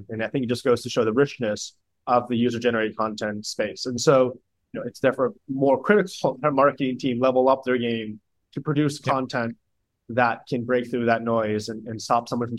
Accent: New York, United States; So my grandfather worked at IBM. I grew up in New York near the IBM headquarters.

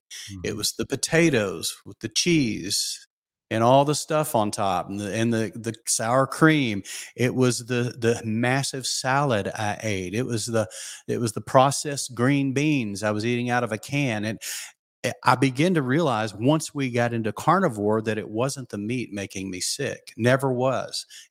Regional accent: Southern US, United States; I grew up with a sweet tooth. I grew up in the South. I mean, it's almost genetic here.

